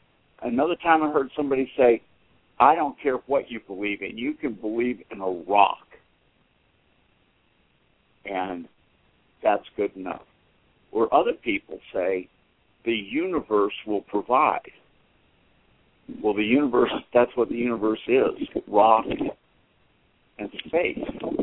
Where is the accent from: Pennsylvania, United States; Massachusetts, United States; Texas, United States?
Massachusetts, United States; Boston; I mean, we're Irish, and we're Catholic, and we're from Boston.